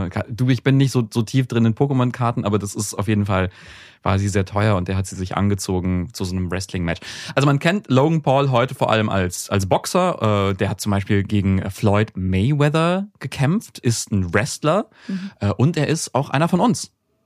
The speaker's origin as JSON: {"language": "German", "town": "Koblenz", "region": "Rhineland-Palatinate", "country": "Germany", "tie": "born or raised there", "said": "Ja, ich bin in Koblenz aufgewachsen."}